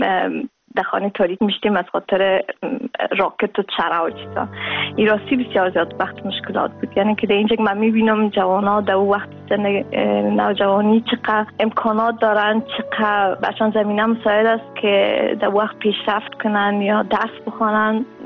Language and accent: Persian; Afghanistan; now in Germany; من از افغانستان آمدیم